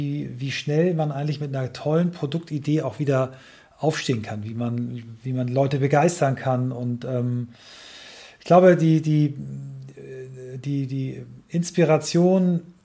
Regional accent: Kiel, Schleswig-Holstein, Germany; aus meiner Heimatstadt Kiel

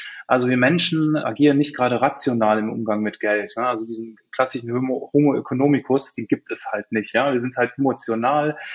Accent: Cologne, North Rhine-Westphalia, Germany; Ich bin Kölner, Kölsche Jung

